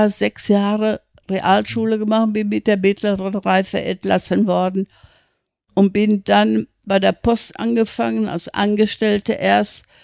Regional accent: Dortmund, North Rhine-Westphalia, Germany; also born or lived in Haslach im Kinzigtal, Black Forest; es war eine schöne Zeit, wo ich als Kind im Schwarzwald war. Ja. Und nach Beendigung des Krieges sind wir in einen Waggon gekommen, sind 4 Wochen von Haslach im Kinzigtal nach Dortmund, haben wir 4 Wochen gebraucht.

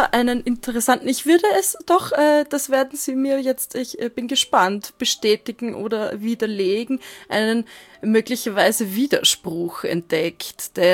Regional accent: Austria; natürlich als Österreicherin.

